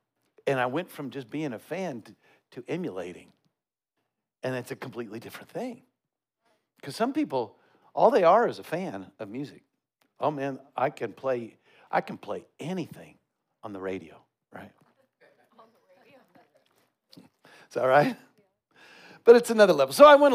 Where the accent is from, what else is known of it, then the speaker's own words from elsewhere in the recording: Colorado, United States; I grew up in Colorado, listening to the Broncos on AM radio, KOA, Denver Broncos football network